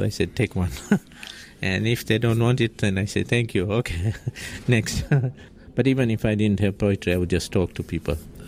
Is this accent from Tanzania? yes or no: yes; Tanzania; born there; I was born in Tanzania, East Africa, on 10th December 1948. At present, I'm 66 years old.